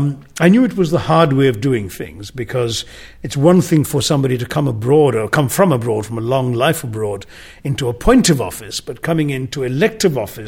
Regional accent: Kerala, India; English is a second language; Malayalam, the language of my home state of Kerala.

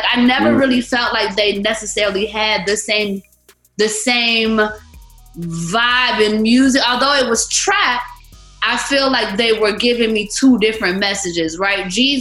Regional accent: Atlanta, Georgia, United States; I am born and raised in Atlanta. I remember going to Mama's Primetime, Club Chocolate, the Pool Palace, all these places

